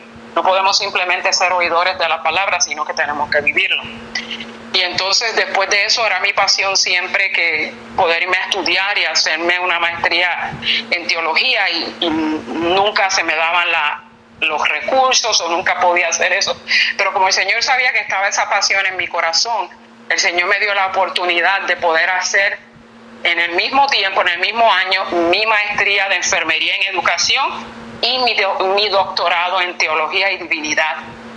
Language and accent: Spanish; Puerto Rico; allá en Puerto Rico, en mi país natal